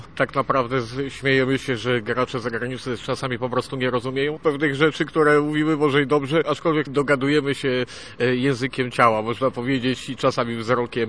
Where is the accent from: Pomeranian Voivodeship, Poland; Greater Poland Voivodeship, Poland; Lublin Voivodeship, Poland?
Pomeranian Voivodeship, Poland; Gdańsk; Akurat my tu jesteśmy z Gdańskiej Oruni.